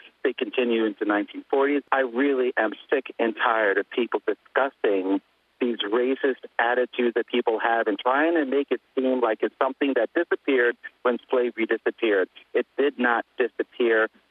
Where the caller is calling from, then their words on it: Albany, New York, United States; I'm calling from Albany, New York.